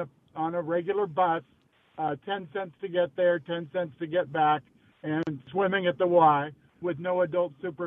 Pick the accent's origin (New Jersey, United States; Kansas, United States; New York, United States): Kansas, United States; Topeka; But I also want to tell you that when I was 7 years old and growing up in Topeka, Kansas